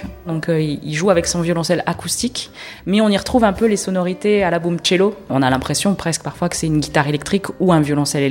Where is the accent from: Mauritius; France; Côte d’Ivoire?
France; Briançon, Provence-Alpes-Côte d'Azur; moi j'ai grandi à Briançon, et je fais vraiment un lien entre les paysages dans lesquels j'ai grandi et les paysages de montagne